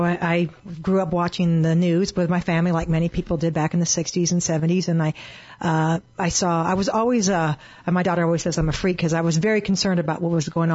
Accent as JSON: {"language": "English", "region": "Arizona", "country": "United States", "tie": "born or raised there", "said": "I was very comfortable life as a child here growing up in Arizona."}